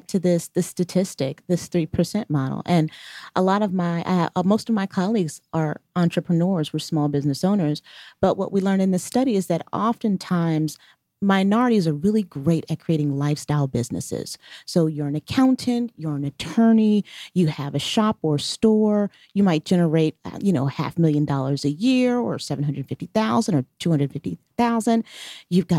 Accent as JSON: {"language": "English", "town": "Camden", "region": "New Jersey", "country": "United States", "tie": "born or raised there", "said": "I grew up in Camden, New Jersey, which was the murder capital of the country in 1980s when I was growing up there."}